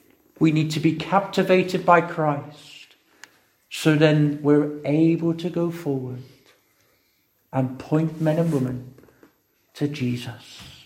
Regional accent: Tottenham, London, United Kingdom; I have a friend I grew up with in Tottenham.

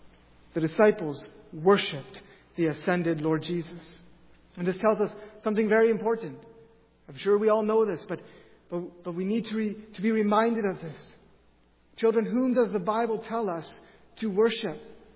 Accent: Nitro, Ontario, Canada; moved away as an adult; now in Grand Rapids, United States; When I left my hometown in Nitro, Ontario, to come to Grand Rapids

